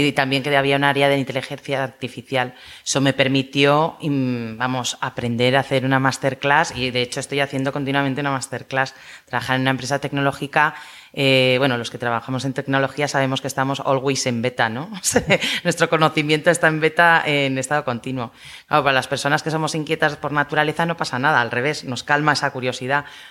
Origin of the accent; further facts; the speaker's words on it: Huesca, Aragon, Spain; now in Madrid, Spain; Pues igual uno de Huesca, que yo soy de Huesca, no sabe que.